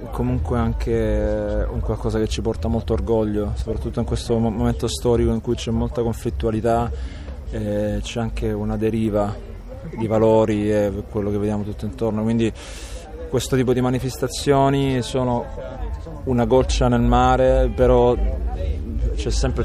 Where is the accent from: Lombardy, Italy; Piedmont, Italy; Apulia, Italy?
Apulia, Italy; Quindi noi veniamo dalla provincia di Lecce